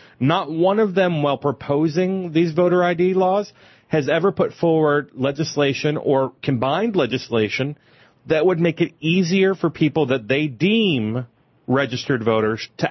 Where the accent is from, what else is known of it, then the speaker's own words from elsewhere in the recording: California, United States; I grew up in California, so by the time I got to other states and saw how they did it, I was shocked.